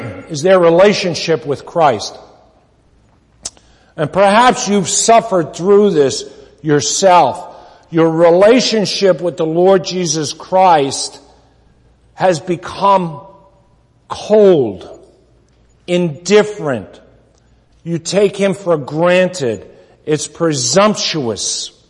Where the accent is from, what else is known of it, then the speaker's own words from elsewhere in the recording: New York, United States; And besides, I'm from New York, and the man has not yet been born who can shut me up.